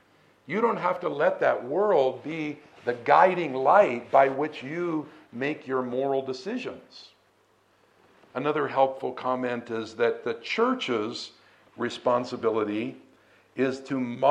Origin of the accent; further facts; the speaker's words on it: United States; Think about that as I'm an American, the majority of the states in the United States now allow gay marriage.